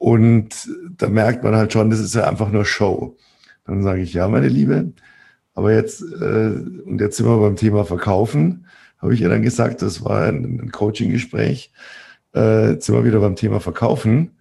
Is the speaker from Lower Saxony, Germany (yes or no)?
no; Bavaria, Germany; ich bin aus Süddeutschland, aus Bayern, wir kennen sowas nicht.